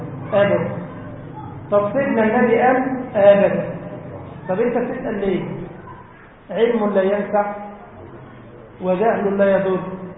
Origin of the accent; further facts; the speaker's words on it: Giza, Giza Governorate, Egypt; وانا من الجيزه هنا